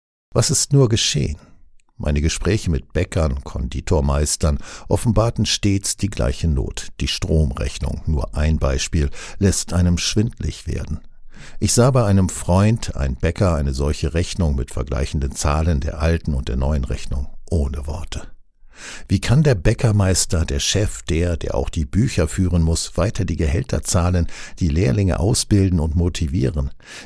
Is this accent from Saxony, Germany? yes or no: yes; Plauen, Saxony, Germany; in meiner Heimatstadt Plauen in der großen zentralen Einkaufsmeile mitten in der Altstadt